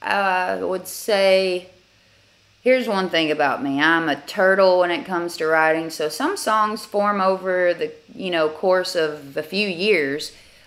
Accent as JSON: {"language": "English", "region": "the South", "country": "United States", "said": "And I think as a Southerner, I think a lot of times"}